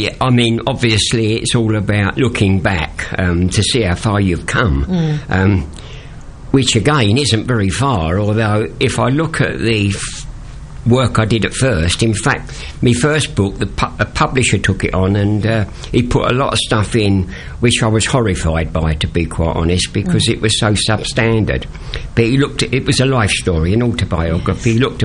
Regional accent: London, United Kingdom; born there; My love really has always been where I live, and I call it East Anglia, although I was born in London.

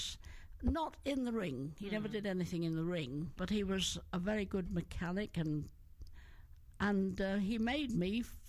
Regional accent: Hereford, West Midlands, United Kingdom; born there; Well, I was born in Hereford.

